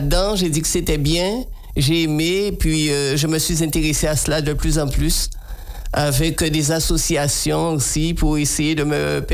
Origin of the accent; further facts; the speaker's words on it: Sainte-Rose, Guadeloupe; Je suis Blacaudin. Je suis une native de la commune de Sainte-Rose. Oui. J'ai fait toute ma scolarité jusqu'à la classe de 3e à Sainte-Rose, ensuite au lycée.